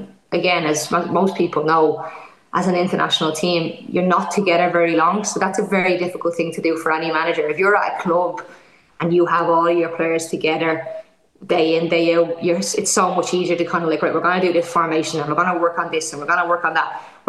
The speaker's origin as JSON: {"language": "English", "country": "Ireland", "said": "You know, as Irish teams, we're always very passionate."}